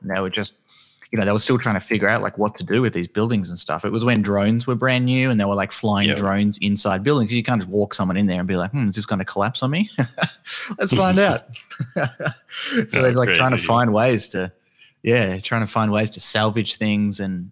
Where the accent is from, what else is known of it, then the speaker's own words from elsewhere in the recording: Tasmania, Australia; where I grew up down in Tasmania, it's like a little island state and it's quite cold. It's very similar to New Zealand, but more like rugged and not as like open area. It's much more dense and compact.